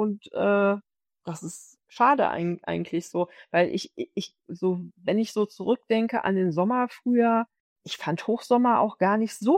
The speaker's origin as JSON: {"language": "German", "region": "Hesse", "country": "Germany", "tie": "born or raised there", "said": "gerade im Hochtaunus, wo ich aufgewachsen bin, wir hatten immer Schnee."}